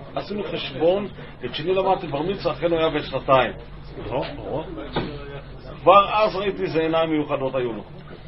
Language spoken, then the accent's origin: Hebrew; France; אני צרפתי